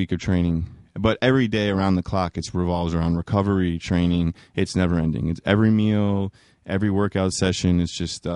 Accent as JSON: {"language": "English", "town": "New York City", "region": "New York", "country": "United States", "tie": "born or raised there", "said": "We grew up together in New York City, and we've known each other for over 15 years now."}